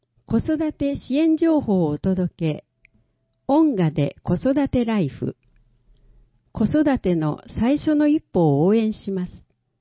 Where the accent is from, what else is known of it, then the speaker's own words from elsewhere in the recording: Malacca, Malaysia; 私の出身地、マレーシアのマラッカという町を訪れています。当時のマラッカはポルトガルの支配下にあり、多くの国から人や船が集まる国際的な貿易港でした。